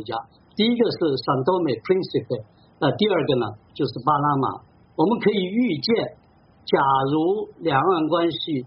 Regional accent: Taiwan; 我们都成长在台湾

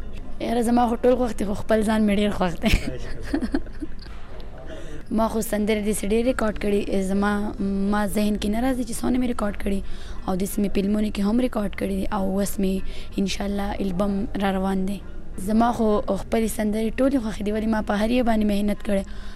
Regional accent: Swat, Khyber Pakhtunkhwa, Pakistan; born or raised there

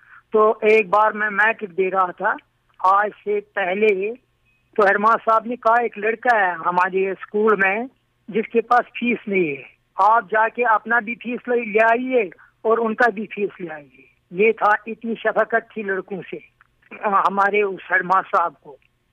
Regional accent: Jammu and Kashmir, India; اس زمانے میں ہمارے وادی کشمیر میں جو پنڈت لوگ تھے وہی پڑھے لکھے تھے زیادہ, مسلمانوں سے زیادہ, کیونکہ مسلمان یہاں زیادہ کھیتی باڑی کرتے تھے

